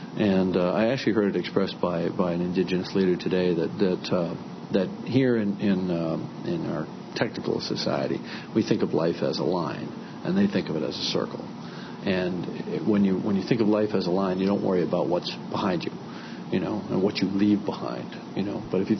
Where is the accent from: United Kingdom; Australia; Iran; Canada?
Canada; now in United States; I'm a Canadian citizen, but I live in the U.S. and I pay taxes here